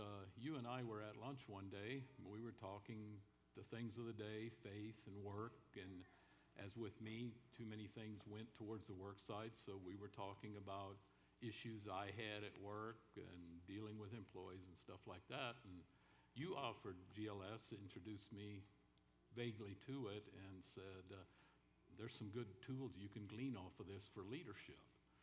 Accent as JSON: {"language": "English", "town": "Fredericksburg", "region": "Texas", "country": "United States", "tie": "born or raised there", "said": "I and my wife have both were born and raised in Fredericksburg. We have lived most of our lives in Fredericksburg area."}